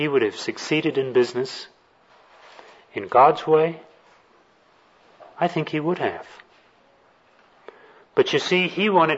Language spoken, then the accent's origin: English; Texas, United States; he was the foreman of the body shop at one of the automobile dealerships there in my hometown.